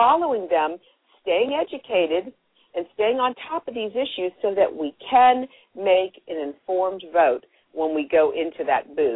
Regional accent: United States; And as Americans, we are fast approaching, you know, we're 1 year away from the elections.

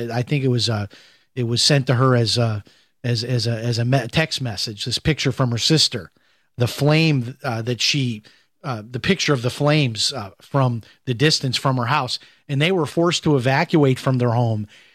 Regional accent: Chicago, Illinois, United States; I grew up in Chicago. I know how this all works.

